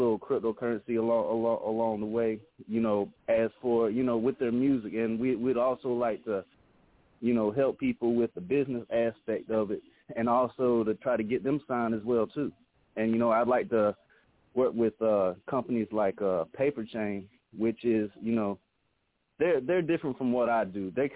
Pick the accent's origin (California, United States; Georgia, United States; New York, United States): Georgia, United States; Waynesboro; I'm originally from Waynesboro, Georgia. I'm up here in Virginia right now with my cousins kicking it, man